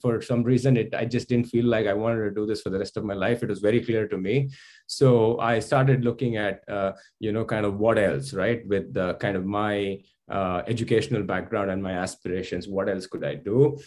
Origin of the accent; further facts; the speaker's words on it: India; I am originally from India, where I graduated as an engineer in electronics and communication.